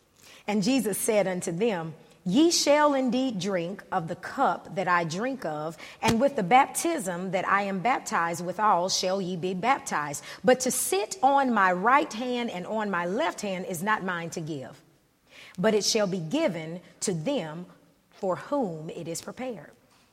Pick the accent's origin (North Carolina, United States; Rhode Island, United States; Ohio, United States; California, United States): North Carolina, United States; Winston-Salem; I'm originally from Winston-Salem, so he's traveling here from there.